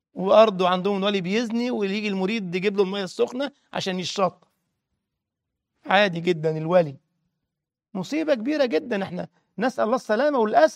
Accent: Egypt; وأبو حملات عندنا في مصر

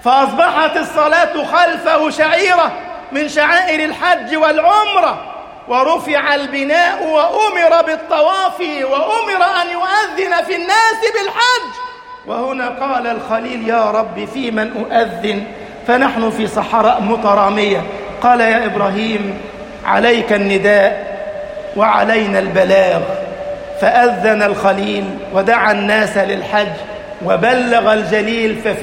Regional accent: Egypt; اللهم اجعل بلدنا مصر أمنا أمانا، سخاء رخاء

